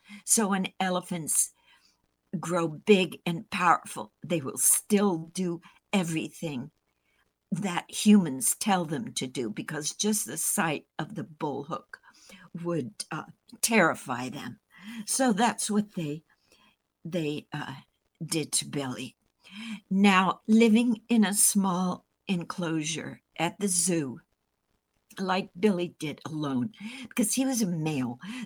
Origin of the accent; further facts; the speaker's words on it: Norway; also born or lived in Seattle; I'm from Norway, lived in Seattle, became an animal activist